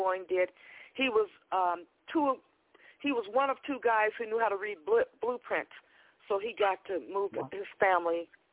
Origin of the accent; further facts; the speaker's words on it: Wichita, Kansas, United States; I was born in Wichita, Kansas. And that's where we lived and grew up.